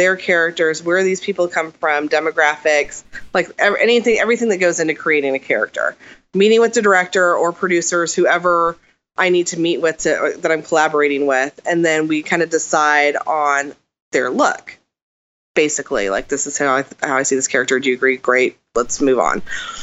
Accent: Portland, Oregon, United States; I'm from Portland, Oregon. Yeah, I grew up there.

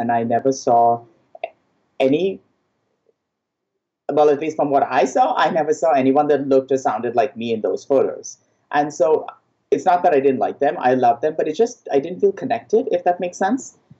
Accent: India; now in United States; This is America and I grew up in India, but this is how I cook and this is how I eat.

